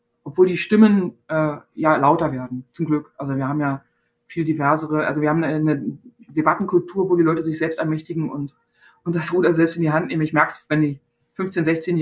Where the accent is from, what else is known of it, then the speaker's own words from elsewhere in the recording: East Germany, Germany; ich bin in der DDR geboren, klar. Ja, und bin da sozialisiert und geprägt, aber es war eher eine osteuropäische Perspektive.